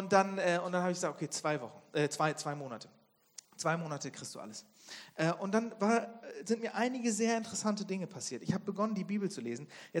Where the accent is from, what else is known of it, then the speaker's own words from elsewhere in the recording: Bremen, Germany; Ich bin eigentlich aufgewachsen in Bremen. Das liegt im Norden. Ich bin in so einer christlichen Familie groß geworden.